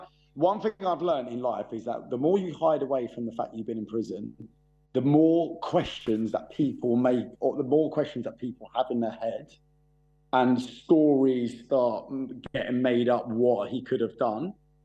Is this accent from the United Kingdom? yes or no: yes; East of England, United Kingdom; I'm from Essex, like near Laugham.